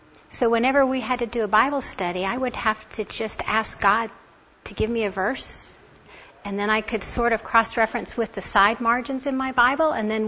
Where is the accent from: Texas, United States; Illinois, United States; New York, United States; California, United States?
Texas, United States; Dallas; now in Oklahoma City, United States; I am from Dallas, but I got my start up here in Oklahoma City with some folks